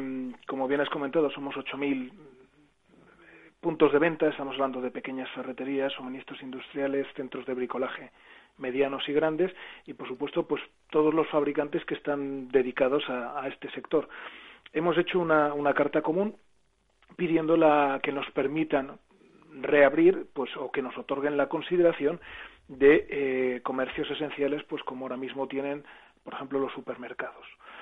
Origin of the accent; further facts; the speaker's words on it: Burgos, Castile and León, Spain; Y bueno, yo en mi caso, que soy de Burgos, por ejemplo